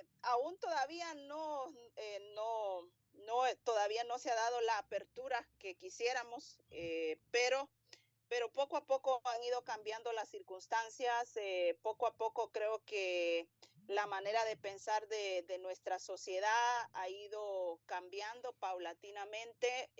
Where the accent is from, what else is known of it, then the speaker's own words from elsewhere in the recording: Honduras; pero hasta el momento para lo que me estoy preparando es acá en Honduras.